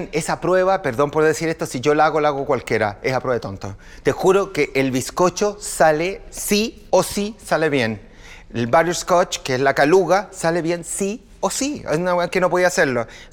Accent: Chile; aquí somos todos chilenos

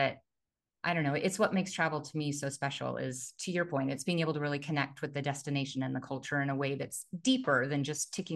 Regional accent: Truckee, California, United States; I also grew up in a very, very small town. So I'm from Northern California, right by Lake Tahoe, this tiny little ski town called Truckee.

